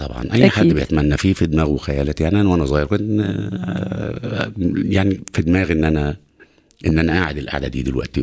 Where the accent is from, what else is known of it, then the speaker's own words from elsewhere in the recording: Upper Egypt, Egypt; now in Cairo, Egypt; انا من الصعيد فانا هربان من اهلي هربان من ابويا ومن اخواتي وكده ولا وجاي القاهره